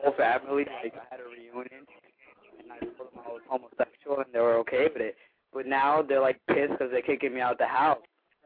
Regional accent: Little Ferry, New Jersey, United States; I'm from Little Ferry, New Jersey.

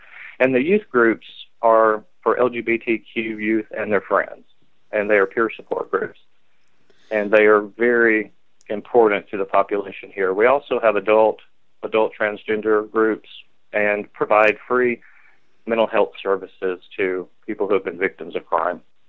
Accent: Huntsville, Alabama, United States; born there; So I was born here in Huntsville, Alabama.

